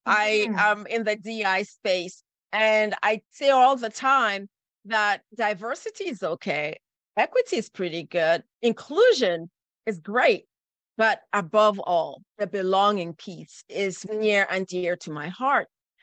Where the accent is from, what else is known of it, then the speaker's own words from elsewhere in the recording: Cameroon; moved away; I'm an immigrant. I came from Cameroon originally. It's been almost 40 years.